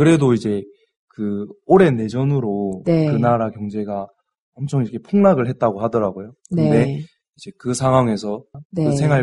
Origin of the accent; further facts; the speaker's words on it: Changwon, South Gyeongsang, South Korea; now in Malawi; 저는 경남 창원에서 왔고 창원대학교에서 재학 중이다가 여기 말라위로 오게 되었습니다.